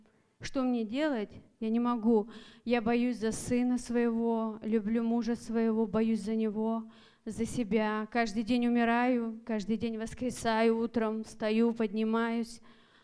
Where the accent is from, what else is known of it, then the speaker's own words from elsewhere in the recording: Siberia, Russia; Мы родились там в Сибири, выросли, в общем-то, холодный край.